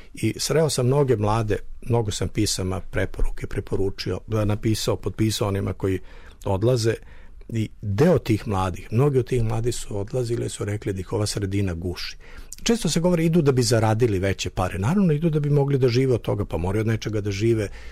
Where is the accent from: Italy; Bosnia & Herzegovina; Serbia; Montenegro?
Serbia; Kod nas u Srbiji toga nema.